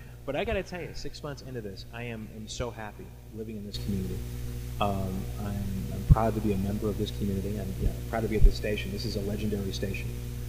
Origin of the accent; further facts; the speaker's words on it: St. Louis, Missouri, United States; now in Cleveland, United States; I mean, Cleveland is a lot like St. Louis in my hometown, in that sometimes you have to convince natives that they're living in a great place